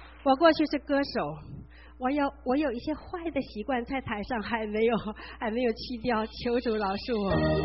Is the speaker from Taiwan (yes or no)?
yes; Taiwan; 我来自台湾的山地